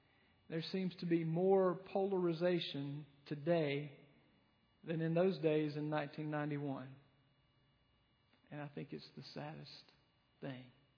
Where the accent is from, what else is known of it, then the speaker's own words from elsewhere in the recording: Lyman, South Carolina, United States; I grew up, as you well know, I've referenced my hometown quite a bit. I grew up in Lyman, and I went to James F. Burns High School.